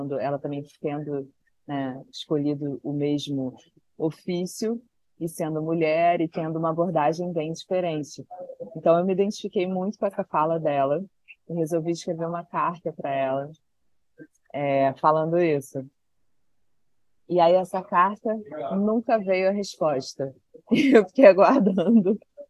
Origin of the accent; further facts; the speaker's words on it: Rio de Janeiro, Brazil; born there; E depois tem esse regresso ao Rio, à minha cidade, um reapaixonamento, a cidade onde eu nasci.